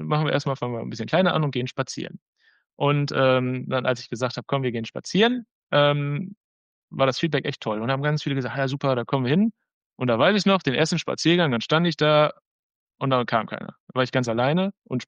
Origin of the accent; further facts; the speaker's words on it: Bochum, North Rhine-Westphalia, Germany; Ja, ich bin gebürtiger Quernburger und ich fahre mein Leben lang mit der U35